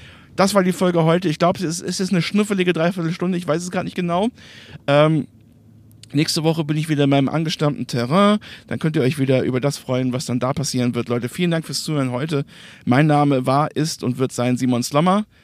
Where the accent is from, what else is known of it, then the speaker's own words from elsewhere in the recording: Bonn, North Rhine-Westphalia, Germany; in meiner Heimat in Bonn